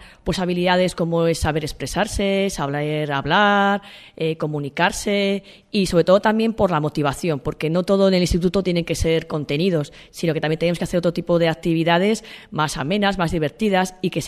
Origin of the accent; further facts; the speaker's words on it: Badarán, La Rioja, Spain; soy de Badarán, estudié aquí durante 4 años